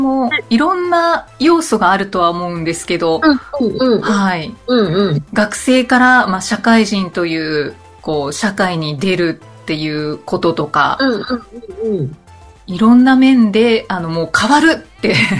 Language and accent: Japanese; Kyushu, Japan; now in Tokyo, Japan; 実家を出て、はい、実家がある九州から東京に上京して